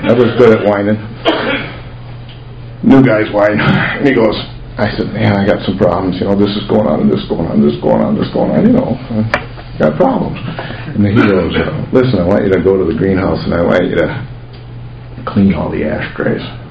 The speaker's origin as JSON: {"language": "English", "town": "New Orleans", "region": "Louisiana", "country": "United States", "said": "Where are you from? I said, New Orleans."}